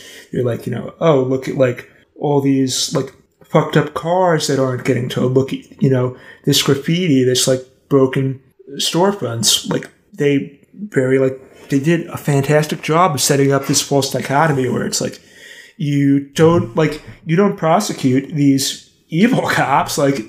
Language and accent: English; New York City, New York, United States; born there; I was born on the Upper East Side.